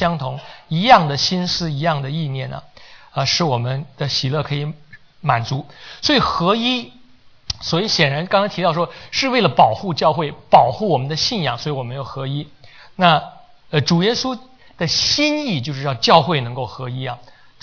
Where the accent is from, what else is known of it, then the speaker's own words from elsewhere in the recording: China; 我从大陆来，她从台湾来，我们的想法也不一样。